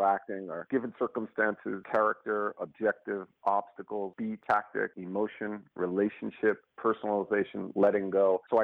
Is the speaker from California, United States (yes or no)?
no; Queens, New York, United States; my whole thing was born and raised in New York. I'm a blue-collar kid from Queens, New York.